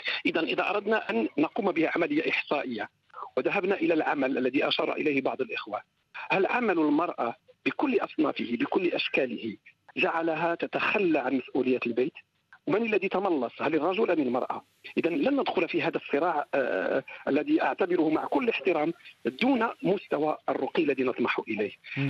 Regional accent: Morocco; مثلا نأخذ بلدي المغرب

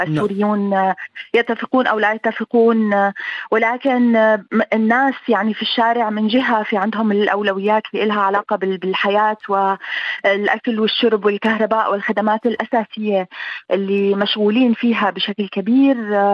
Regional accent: Syria; بذلنا من أجله الدماء نحن كسوريين وسوريات.

